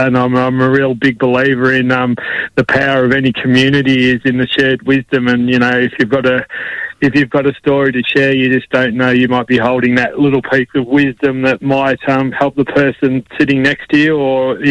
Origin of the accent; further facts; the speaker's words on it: Melbourne, Victoria, Australia; And I was actually prior to that born and bred in Melbourne, and wasn't a country boy at all. I was a city boy, and at the age of 15 we moved to the country